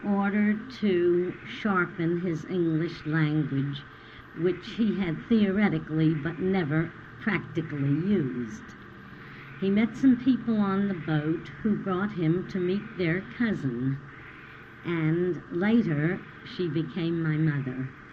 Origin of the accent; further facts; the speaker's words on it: Flushing, New York, United States; born there; I was born in Flushing, Long Island in 1901, which makes me 74 years old today. I was the third in a family of three little girls.